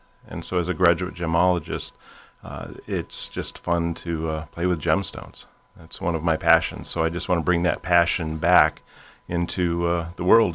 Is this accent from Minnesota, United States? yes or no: yes; Winona, Minnesota, United States; I grew up in Winona, Minnesota, spent a lot of time down in this area.